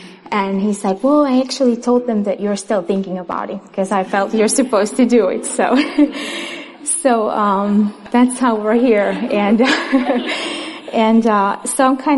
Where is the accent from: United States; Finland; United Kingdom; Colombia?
Finland; I'm from Finland